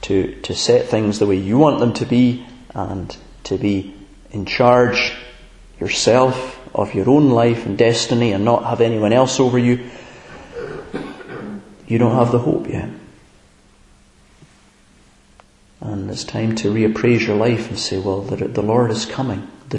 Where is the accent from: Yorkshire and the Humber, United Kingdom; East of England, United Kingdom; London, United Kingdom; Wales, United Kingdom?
Wales, United Kingdom; Abergele; On Thursday I was up in my, I was going to say my home country, Abergele.